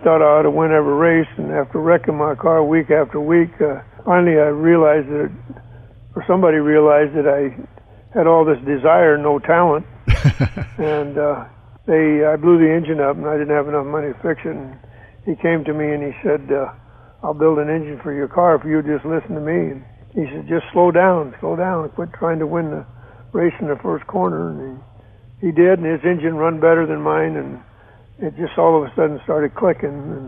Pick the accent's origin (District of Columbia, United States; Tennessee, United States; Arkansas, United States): Arkansas, United States; Texarkana; born there; now in Torrance, United States; I was born in Texarkana, Arkansas